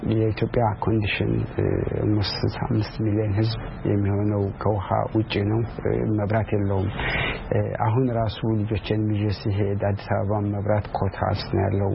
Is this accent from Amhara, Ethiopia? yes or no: no; Ambo, Oromia, Ethiopia; እኔ አምቦ ነው ተወልጄ ያደኩት።